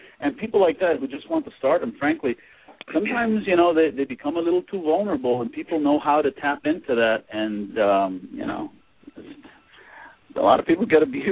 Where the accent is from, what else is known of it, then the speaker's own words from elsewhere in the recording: San Diego, California, United States; I grew up in San Diego.